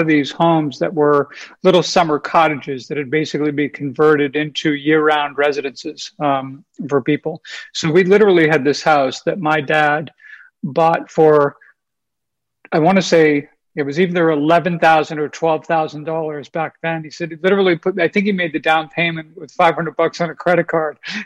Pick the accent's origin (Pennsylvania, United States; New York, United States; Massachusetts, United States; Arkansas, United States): Massachusetts, United States; Boston; also born or lived in Florida / Colorado; since growing up in Boston, when I was in my 20s, I went to college in Florida, lived there for a long time. I had a second place in Colorado, lived there. Now I live in Southern California.